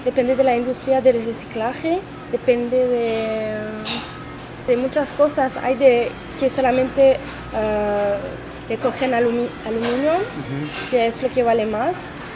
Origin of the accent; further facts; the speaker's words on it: Canada; Spanish is a second language; yo soy de Canadá